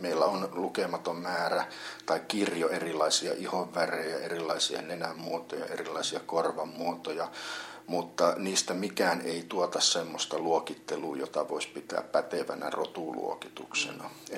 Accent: Jyväskylä, Central Finland, Finland; jyväskyläläisyys, olen syntynyt Jyväskylässä, mitä se mulle ja asunut täällä koko ikäni, mitä se mulle merkitsee. Toisaalta sitten mä olen mies, akateemisesti koulutettu, tietyn ikäinen, eli keski-ikä

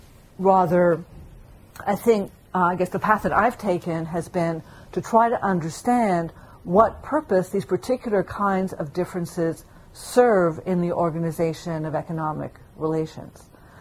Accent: Ethiopia; I come from Ethiopia, you know.

